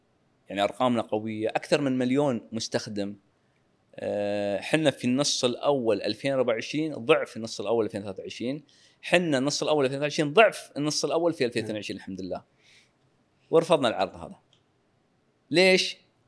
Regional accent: Qatar; هذا أقل شيء أنا أسويه، واجبي كقطري.

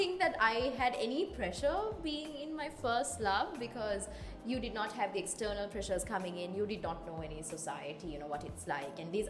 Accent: Galle, Southern Province, Sri Lanka; Okay, so I went to Sacred Heart Convent Gaul because my hometown is Gaul.

